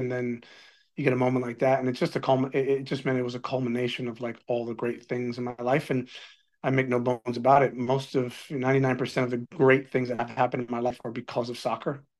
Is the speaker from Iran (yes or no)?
no; New Jersey, United States; I'm from New Jersey